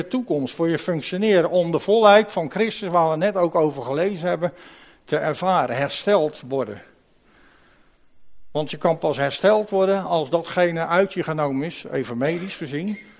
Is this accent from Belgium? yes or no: no; Netherlands; Dan dacht ik natuurlijk, gelijk als Hollander natuurlijk, ja, pff, die vader heeft poen genoeg.